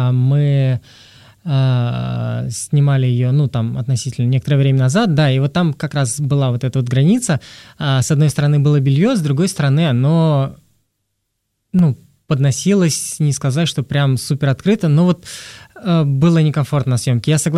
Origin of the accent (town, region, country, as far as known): Saint Petersburg, Russia; now in Moscow, Russia